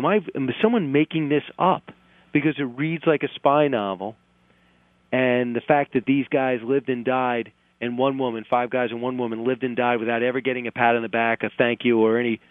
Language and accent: English; New York, United States; And growing up in New York, I thought I knew the war.